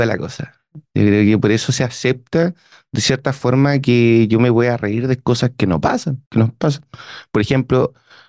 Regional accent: Osorno, Los Lagos, Chile; soy de Rahue Alto.

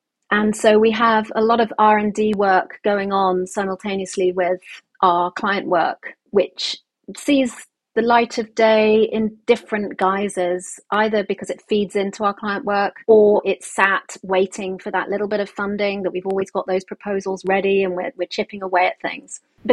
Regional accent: London, United Kingdom; And this was my city. This was London. I'm a Londoner.

